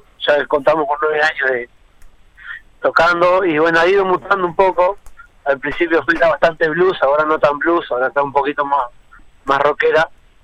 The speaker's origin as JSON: {"language": "Spanish", "region": "Durazno", "country": "Uruguay", "said": "Somos todos de Durazno."}